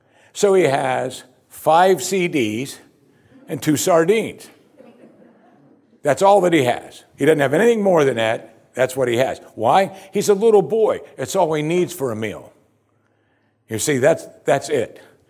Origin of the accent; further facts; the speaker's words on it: United States; As American Christians, so many of us are so self-absorbed that we think Jesus is in our life for us